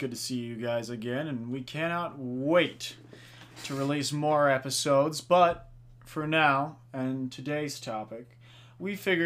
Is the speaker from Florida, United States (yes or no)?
no; Rapid City, South Dakota, United States; I was raised in Rapid.